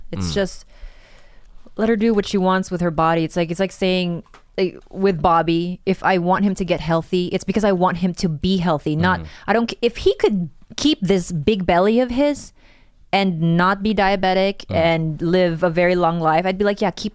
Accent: Philippines; moved away; I grew up in the Philippines, and I generally think that my stomach used to be a little stronger when I was living there.

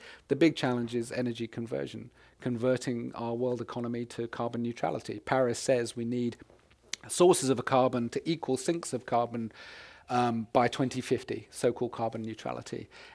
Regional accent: United Kingdom; being a British diplomat was a very particular kind of thing

